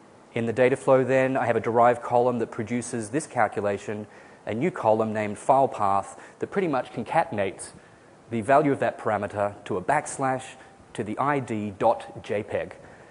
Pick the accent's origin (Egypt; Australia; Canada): Australia; now in United States; I am Australian. I've been living in the US for the past 4 years, so my accent is a little confused.